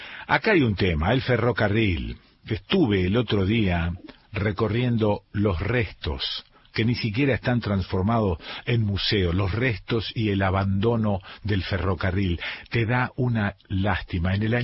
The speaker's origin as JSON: {"language": "Spanish", "town": "Rosario", "region": "Santa Fe", "country": "Argentina", "lives_now": "San Marcos Sierras, Argentina", "said": "yo soy rosarino, ni siquiera santafesino, soy rosarino. Y ahora soy cordobés, no tengo el acento, estoy de alguna manera absorbiendo algunas costumbres, pero soy de acá, soy de San Marcos Sierras."}